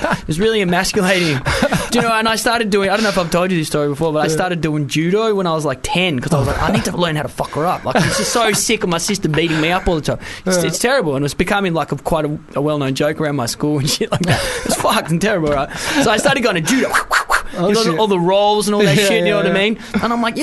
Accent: Wales, United Kingdom; born there; Man, I was born in Wales.

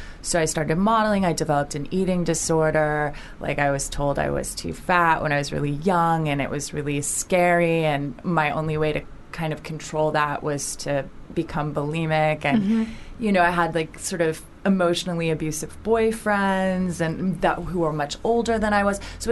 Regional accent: Orlando, Florida, United States; now in Los Angeles, United States; I'm from Florida originally, but I live in LA.

